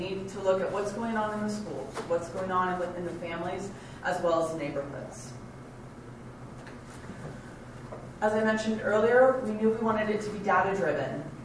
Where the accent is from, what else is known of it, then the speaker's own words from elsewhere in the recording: California, United States; Born and raised in Santa Cruz County, grew up mostly in South County, but I did attend Soquel High, which I believe is in your district.